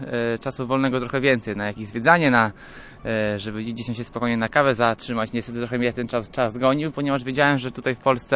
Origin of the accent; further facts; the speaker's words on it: Gdynia, Pomeranian Voivodeship, Poland; now in Rumia, Poland; Tak, pochodzę z Gdyni. Żona wróciła 2 miesiące temu z Niemiec do Polski i znalazła akurat mieszkanie w Rumi, także przez jakiś czas będziemy mieszkać właśnie niedaleko Gdyni.